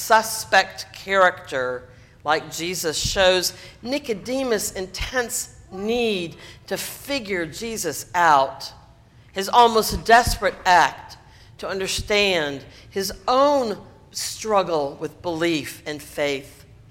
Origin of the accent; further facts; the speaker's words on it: the South, United States; Now, I've been an Episcopalian all my life. And while I was raised in the South